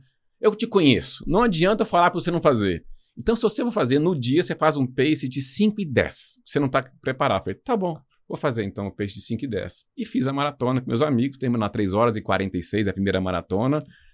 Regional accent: Belo Horizonte, Minas Gerais, Brazil; also born or lived in Rio de Janeiro; now in São Paulo, Brazil; Cresci em Belo Horizonte, em 1998 eu me mudei pra São Paulo. Aí depois morei no Rio, voltei a morar em Minas 2 anos e voltei pra São Paulo em 2010 e daqui onde estou e não sairei.

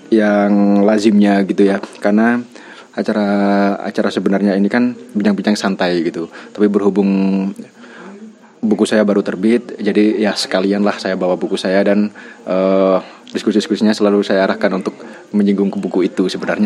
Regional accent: Mojokerto, East Java, Indonesia; karena saya lahir dan tumbuh dan tinggal di Mojokerto ya

